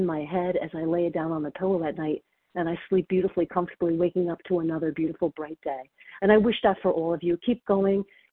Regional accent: Montclair, New Jersey, United States; I'm from Montclair, New Jersey.

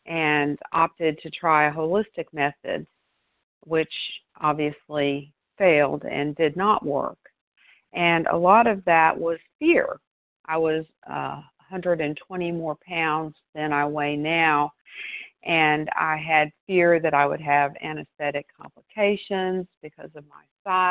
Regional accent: Florida, United States; I am from Florida.

